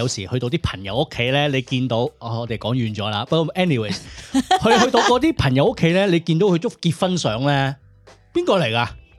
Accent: China; 你知我哋中國人社會好興一個叫做美圖秀秀㗎嘛

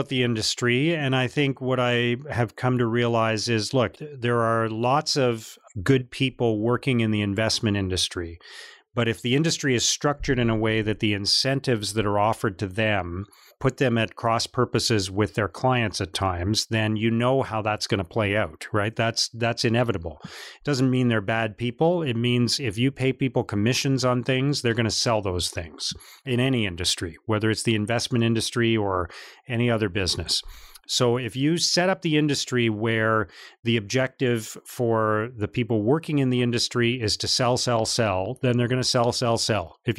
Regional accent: Ottawa, Ontario, Canada; born there; The simple fact is I was born in Ottawa, Canada, at a time of peace and prosperity and a time of great opportunity.

